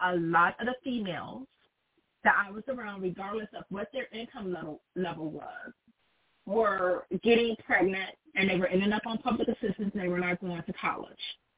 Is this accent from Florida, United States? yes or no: no; Detroit, Michigan, United States; I grew up in Detroit. I was not born here, but I grew up here.